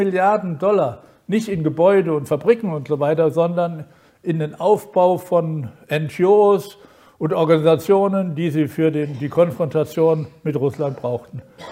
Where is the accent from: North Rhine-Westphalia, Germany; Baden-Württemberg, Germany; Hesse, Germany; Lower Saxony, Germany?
Baden-Württemberg, Germany; das ist ja Baden-Württemberg, müssen Sie mal, also mein Heimatland